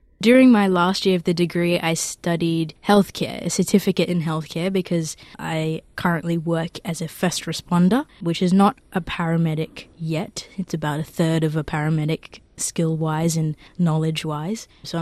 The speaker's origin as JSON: {"language": "English", "town": "Sydney", "region": "New South Wales", "country": "Australia", "tie": "born or raised there", "said": "my cultural identity of growing up in Sydney, in Australia"}